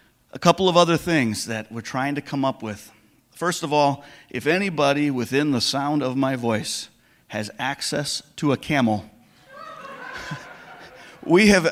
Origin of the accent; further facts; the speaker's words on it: Wisconsin, United States; But we are from Wisconsin, and we are hardy. And if we can tailgate at Lambeau Field in December